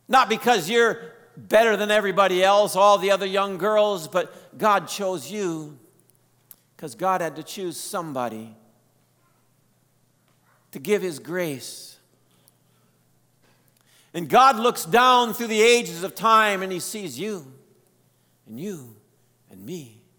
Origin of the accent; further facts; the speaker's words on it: Trout Creek, Michigan, United States; I remember growing up in Trout Creek, Michigan, the Upper Peninsula of Michigan, where it's very normal to get below zero, 20 below, 40 below, 15 feet of snow.